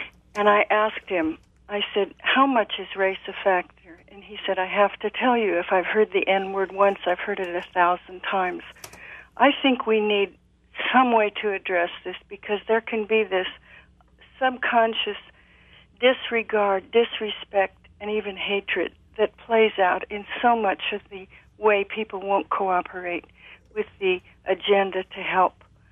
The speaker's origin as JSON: {"language": "English", "region": "Midwest", "country": "United States", "said": "I was flying home this spring from Savannah. I'm a Midwesterner."}